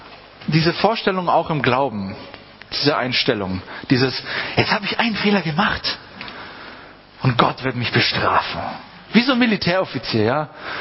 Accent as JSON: {"language": "German", "region": "Baden-Württemberg", "country": "Germany", "said": "Ich bin aus dem Schwarzwald eben."}